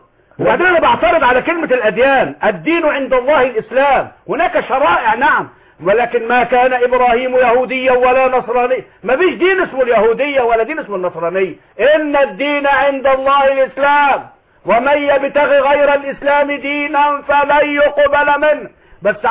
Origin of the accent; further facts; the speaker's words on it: Egypt; انا كل قاضي عندنا في مصر عنده مكتبة قد الاستوديو ده